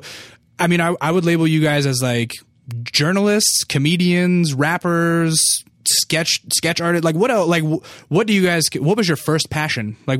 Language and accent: English; Alaska, United States; I'm from Alaska, indeed. My family's from the East Coast, though.